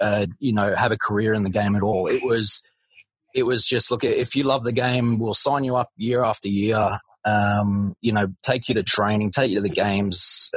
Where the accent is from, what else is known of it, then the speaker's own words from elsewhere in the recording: Gold Coast, Queensland, Australia; So growing up on the Gold Coast was an awesome childhood. Played plenty of sports, you know, beach surfing lifestyle, you know, it was pretty hard to beat.